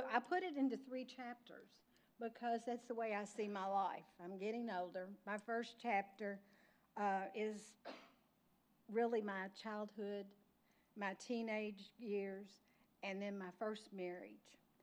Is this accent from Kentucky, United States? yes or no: yes; Owensboro, Kentucky, United States; born there; I was born in Owensboro, Kentucky, into a family that loved me very much. I was brought up a Southern Baptist